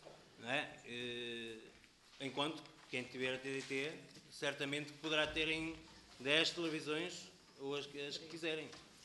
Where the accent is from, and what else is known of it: Portugal